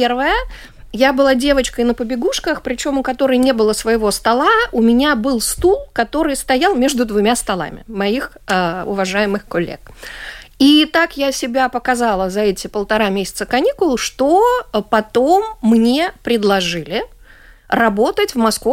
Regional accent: Latvia; moved away as an adult; когда я из Латвии, которая относительно недавно стала независимой, уехала учиться в Москву.

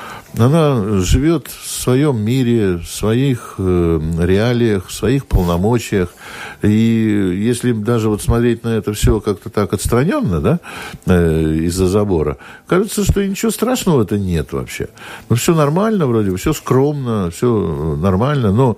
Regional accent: Saint Petersburg, Russia; я из Петербурга родом

